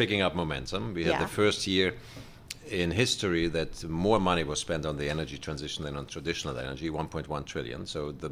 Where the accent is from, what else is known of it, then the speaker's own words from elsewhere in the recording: Germany; English is a second language; I'm from Germany originally. I mean, you can tell the accent.